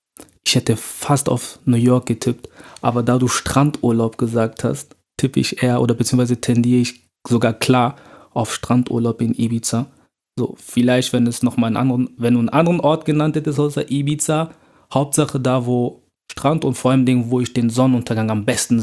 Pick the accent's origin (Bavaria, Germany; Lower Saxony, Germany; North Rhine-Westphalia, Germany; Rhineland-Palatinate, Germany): North Rhine-Westphalia, Germany; Bonn; Im Herzen Bonn, weil ich bin in Bonn aufgewachsen. Ich habe in Bonn alles erlebt, sei es meine komplette schulische Laufbahn, mein Freundeskreis